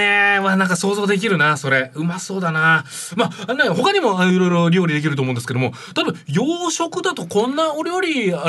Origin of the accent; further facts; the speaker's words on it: Japan; いや僕ね本土出身だからちょっとねお恥ずかしいんですけど